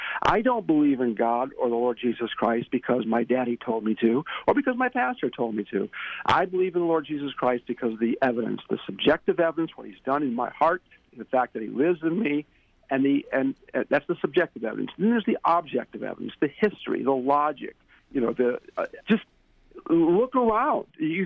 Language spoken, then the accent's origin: English; Chicago, Illinois, United States; He's from Florida. I was from the Chicago area.